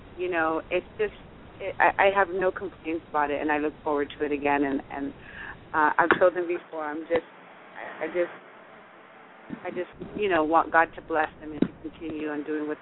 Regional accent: Salinas, California, United States; I'm from Salinas. I'm up north. I'm like 5-10 minutes away from Monterey, Carmel area.

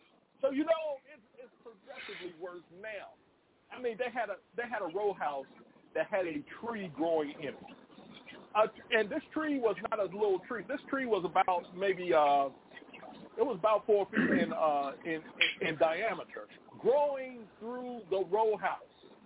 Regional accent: Washington, District of Columbia, United States; because I used to grow up in D.C. I grew up in Washington, D.C.

